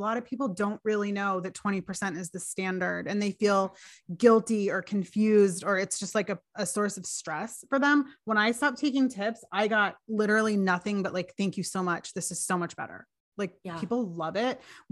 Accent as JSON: {"language": "English", "region": "New Jersey", "country": "United States", "tie": "born or raised there", "said": "I was so psyched when I saw New Jersey got salon suites, because that's my home state."}